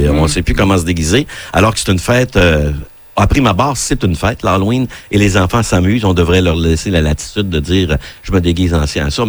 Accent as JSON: {"language": "French", "country": "Canada", "said": "Chez nous, au Canada, c'est sûr qu'on est moins là, en termes de population"}